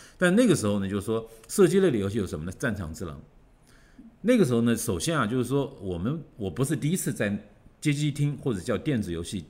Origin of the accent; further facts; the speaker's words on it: Jingzhou, Hubei, China; 比如说我的老家是在那个荆州沙市啊，当年呢我是在荆州啊